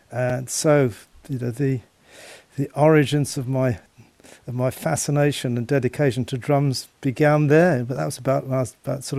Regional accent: Birmingham, West Midlands, United Kingdom; But I was lucky enough growing up in Birmingham to be friends with Bill Ward from … before they were famous.

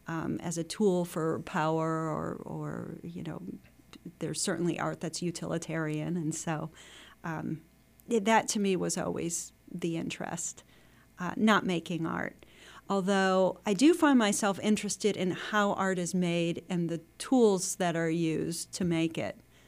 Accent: Cleveland, Ohio, United States; I grew up in Cleveland, Ohio, and my art museum was the Cleveland Museum of Art.

